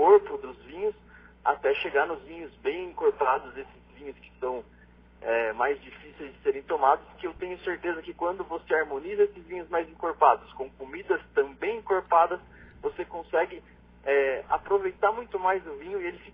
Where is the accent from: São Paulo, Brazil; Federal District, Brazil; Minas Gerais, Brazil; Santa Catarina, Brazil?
São Paulo, Brazil; Sorocaba; Eu sou de São Paulo, sou de Sorocaba, na verdade, interior de São Paulo.